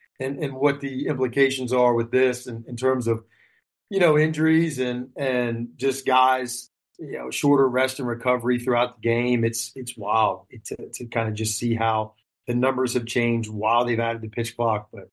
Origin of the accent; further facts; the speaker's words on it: Bedford, Pennsylvania, United States; I'm from Bedford, Pennsylvania. So small rural town, South Central PA, born and raised and still get back there quite a bit. So that's where I'm from.